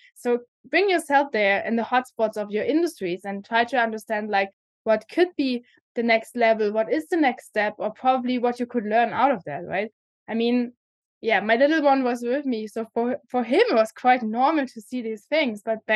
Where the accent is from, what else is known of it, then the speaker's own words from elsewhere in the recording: Brandenburg, Germany; I'm from Southern Brandenburg. So from Berlin, just going to the south. And yeah, I mean, my parents are still living there.